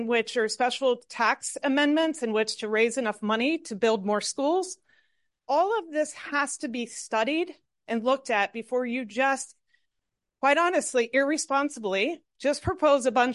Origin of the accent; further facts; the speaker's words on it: Ohio, United States; I grew up in Ohio where I lived in a village that went to a city. I remember celebrating when the village went from village to a city.